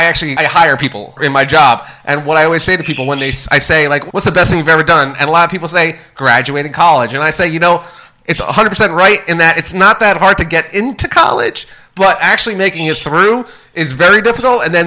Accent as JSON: {"language": "English", "region": "New Jersey", "country": "United States", "said": "So, again, as I mentioned, I'm from New Jersey."}